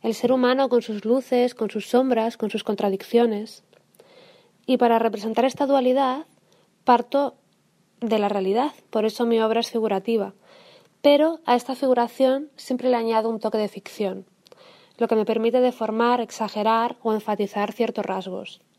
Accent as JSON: {"language": "Spanish", "region": "Asturias", "country": "Spain", "tie": "born or raised there", "lives_now": "Barcelona, Spain", "said": "soy artista. Soy natural de Asturias, pero vivo y trabajo en Barcelona desde hace 16 años."}